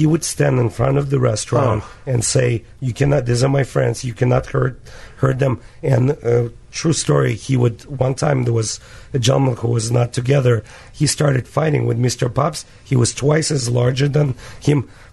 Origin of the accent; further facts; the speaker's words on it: Uzbekistan; We're from Uzbekistan, they're from Turkmenistan. We're Jewish, they're Muslims, but we're like brothers, you know.